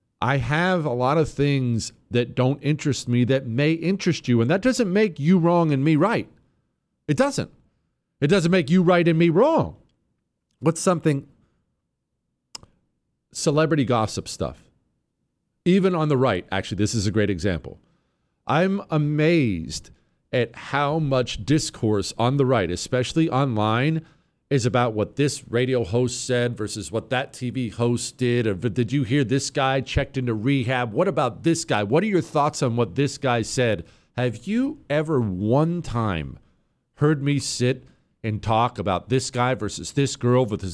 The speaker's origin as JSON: {"language": "English", "country": "United States", "said": "I am an American through and through. I am the ugliest of ugly Americans."}